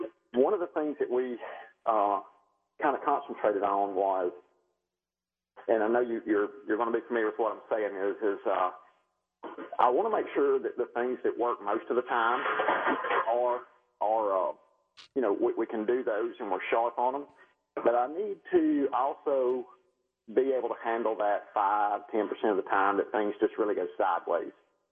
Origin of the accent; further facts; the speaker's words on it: Gadsden, Alabama, United States; Oh, John, I'm from Gadsden, Alabama area, and that's where I'm living now, in northeast Alabama. I've lived here in Alabama my whole life, so that's probably where the northern accent comes from.